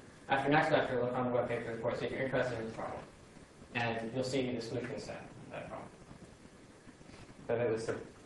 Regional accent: United States; now you know I'm American.

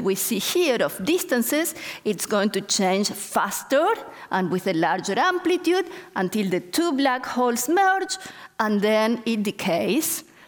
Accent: Argentina; Sometimes I like to say they were dancing a tango because I'm from Argentina

